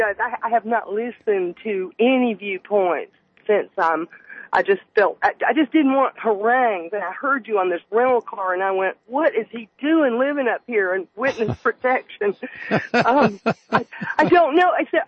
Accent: the South, United States; I said, I am. I'm Southern. I'm Irish. I've lived away.

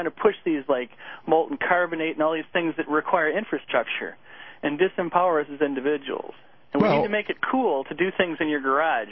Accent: Michigan, United States; I grew up in Michigan, and I've visited there recently, and it's like a status symbol.

